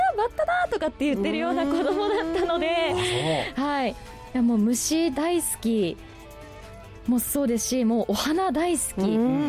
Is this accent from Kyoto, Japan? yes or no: no; Isahaya, Nagasaki, Japan; 生まれも育ちも諫早、